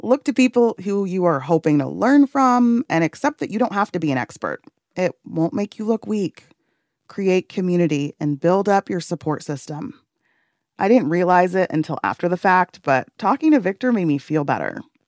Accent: Ghana; As a Ghanaian immigrant, my parents told me that all we had to do was work hard like everyone else

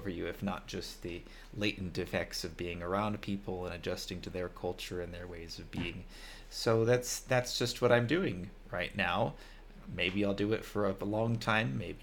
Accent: California, United States; moved away as an adult; I am American. I'm from California. I spent a long time traveling, basically since I turned 18. I've been to about 50 countries at this point.

